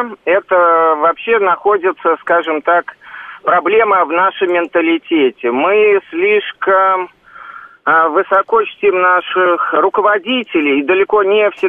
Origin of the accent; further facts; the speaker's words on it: Saratov, Saratov Oblast, Russia; я сам родом из Саратова